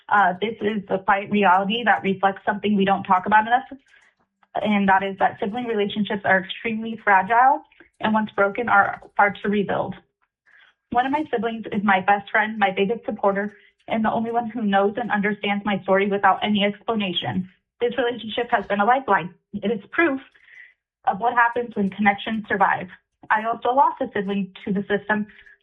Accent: Anchorage, Alaska, United States; and I am from Anchorage.

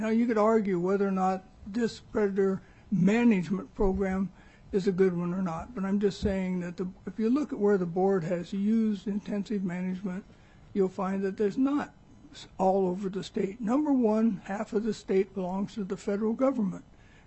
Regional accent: Craig, Alaska, United States; I grew up in Craig, and I remember the Fish and Wildlife Service poisoning wolves on Klawak Lake

